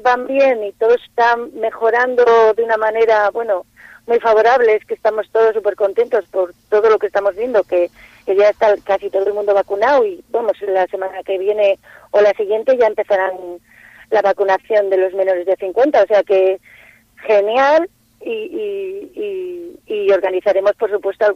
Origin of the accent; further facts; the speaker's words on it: Laredo, Cantabria, Spain; los que somos de Laredo ya conocemos la belleza de Laredo y sabemos cómo es su playa, de fina arena, etcétera, los kilómetros de playa, y la disfrutamos.